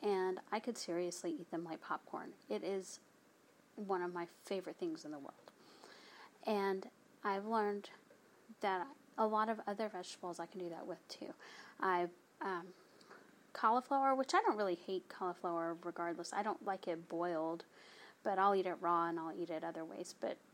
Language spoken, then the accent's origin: English; the South, United States; I'm from the South. They're butter beans.